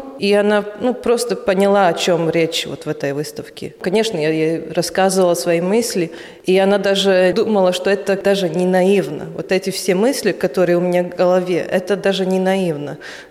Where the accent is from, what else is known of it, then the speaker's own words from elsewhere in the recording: Latgale, Latvia; А так тут еще я сама из Латгалии, и тут две картины посвящены, да, вот этой деревне, потому что это тоже как бы часть моей жизни очень.